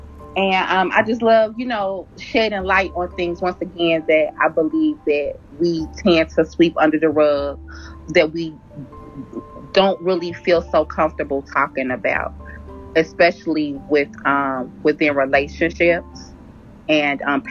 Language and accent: English; Cincinnati, Ohio, United States; I'm from Cincinnati, Ohio. I'm a mother, I'm 34